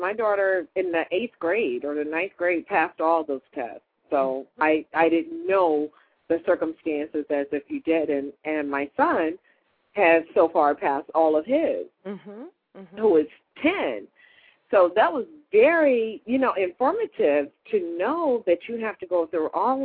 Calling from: Ohio, United States; I'm calling from Ohio

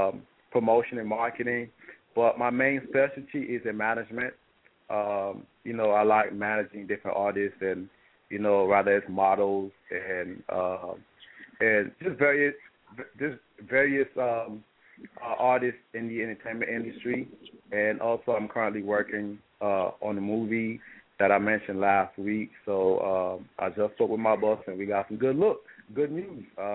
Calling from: Miami, Florida, United States; I'm calling from Miami, Florida.

